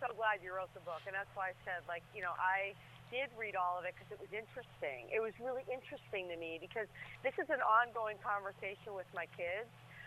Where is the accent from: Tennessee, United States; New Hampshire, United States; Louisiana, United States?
New Hampshire, United States; Waterville Valley; I grew up in Waterville Valley, New Hampshire, and then I went to a boarding school.